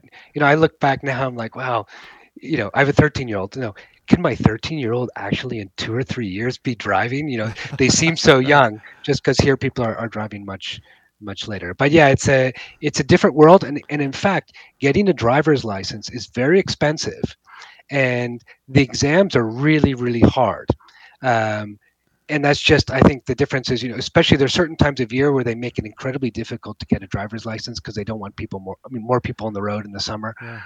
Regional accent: Maryland, United States; moved away as an adult; now in Madrid, Spain; So I'm from Maryland, and I've been living in Spain for now 20 years

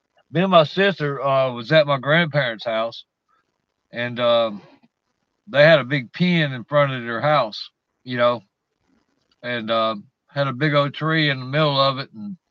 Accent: Louisiana, United States; now in Mississippi, United States; no, I'm from Louisiana, but I've been here probably over 30 years. So I guess I'm from here.

